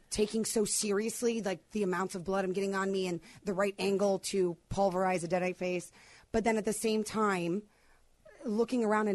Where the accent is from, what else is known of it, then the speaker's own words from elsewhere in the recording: Chicago, Illinois, United States; accent: Chicago; Come back to Chicago. My accent comes out.